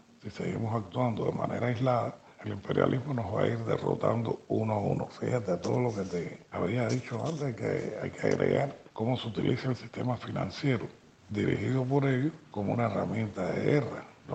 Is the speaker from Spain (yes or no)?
no; Cuba; como cubano pienso que como académico cubano, pienso que es muy positivo este tipo de visita